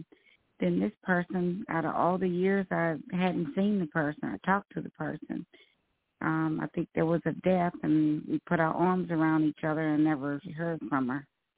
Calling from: Texas, United States; from Texas.

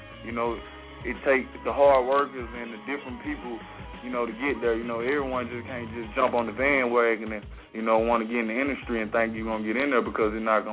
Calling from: Columbus, Mississippi, United States; I'm calling from Columbus, Mississippi.

